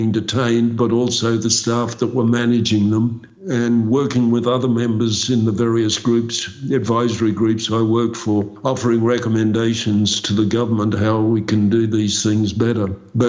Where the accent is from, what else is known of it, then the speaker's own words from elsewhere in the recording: Australia; I'm very much involved as an Australian in seeing what the Royal Australian Air Force is doing